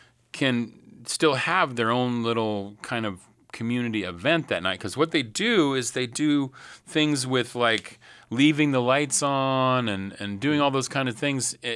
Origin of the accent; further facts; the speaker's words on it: Anchorage, Alaska, United States; I grew up in Anchorage, and my grandparents, they never locked the car.